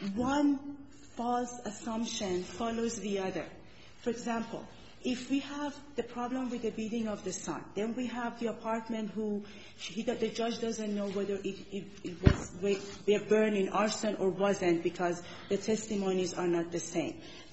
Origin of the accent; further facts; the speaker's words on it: Iran; I come from a country, you know, I come from Iran.